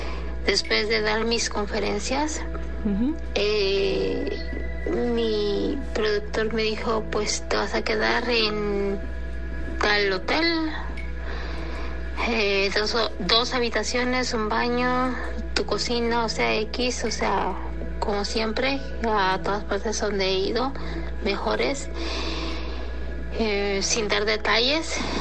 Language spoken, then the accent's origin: Spanish; San Diego, California, United States; born there; mexicana, uh-huh, naturalizada, whatever. Nací en San Diego, California, pero mis papás son mexicanos.